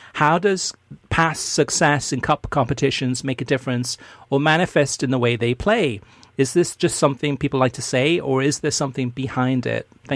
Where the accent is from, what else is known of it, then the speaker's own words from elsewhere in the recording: Arkansas, United States; how are states like my home state of Arkansas supposed to compete with this US soccer system.